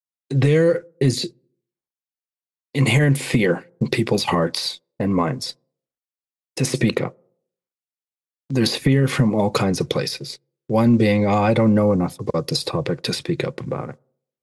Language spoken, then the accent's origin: English; United States; the position as an American, the position of the U.S. in support of Israel is enabling these war crimes.